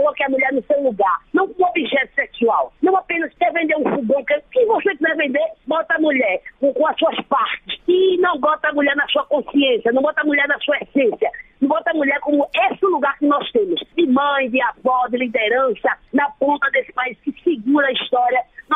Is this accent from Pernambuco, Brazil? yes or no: yes; Olinda, Pernambuco, Brazil; A gente que é do Nordeste, né, eu sou aqui de Pernambuco, de Olinda, a gente não se reconhece na mídia.